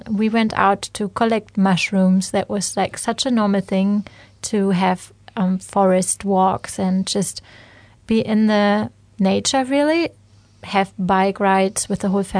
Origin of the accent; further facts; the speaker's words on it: Neustrelitz, Mecklenburg-Vorpommern, Germany; English is a second language; I grew up in Neustrelitz. That's a relatively small town in Germany, in the north of Germany. It was, as said, a small town where everyone knows each other.